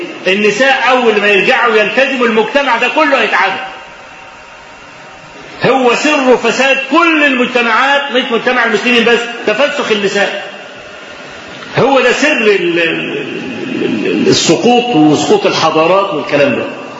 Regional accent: Kafr El Sheikh, Kafr El Sheikh Governorate, Egypt; وزعلانين جدا جدا ان عندنا في كفر الشيخ

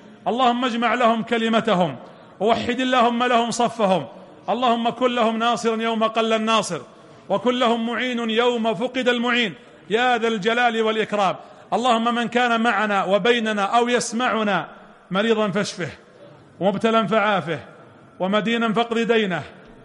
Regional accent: Saudi Arabia; واجعل بلادنا المملكة العربية السعودية آمنة مطمئنة

